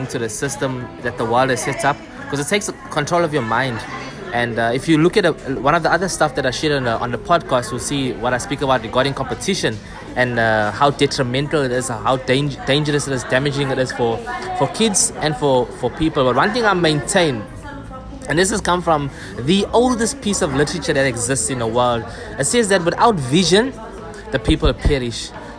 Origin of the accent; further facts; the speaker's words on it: Marin Ridge, KwaZulu-Natal, South Africa; I'm from the Ridge. I'm from Marin Ridge.